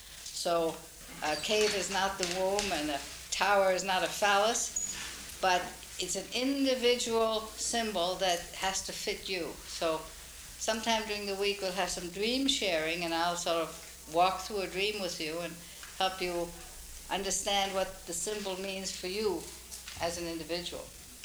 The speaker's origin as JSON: {"language": "English", "town": "Minneapolis", "region": "Minnesota", "country": "United States", "said": "from Minneapolis. I'm a psychotherapist, and I've been a Jungian for over 20 years"}